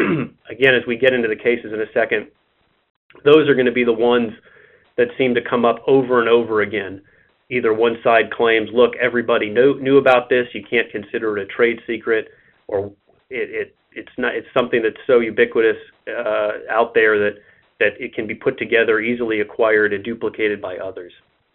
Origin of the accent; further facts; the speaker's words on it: Midwest, United States; accent: Midwestern; unfortunately, I'm originally from the Midwest. So you don't get to hear Matlock. You get to hear my Midwestern voice.